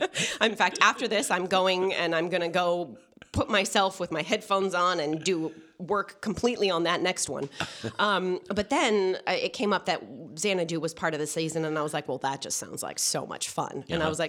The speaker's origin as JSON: {"language": "English", "town": "Santa Rosa", "region": "California", "country": "United States", "tie": "born or raised there", "said": "I grew up in Santa Rosa."}